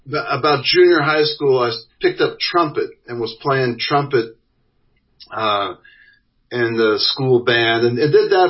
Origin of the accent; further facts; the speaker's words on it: Inglewood, California, United States; born there; also born or lived in Taipei, Taiwan; Well, when I was born out in Inglewood, California.